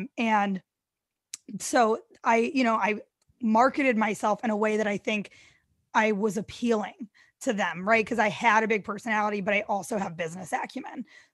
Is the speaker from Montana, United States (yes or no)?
no; St. Louis, Missouri, United States; also born or lived in New York; I grew up in St. Louis, Missouri.